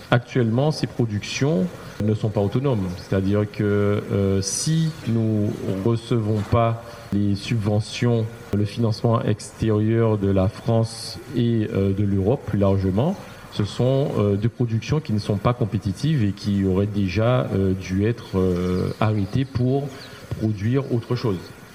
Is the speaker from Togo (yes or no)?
no; Guadeloupe; Je pense que c'est un thème qui nous intéresse en fait tout un chacun en tant que Guadeloupéen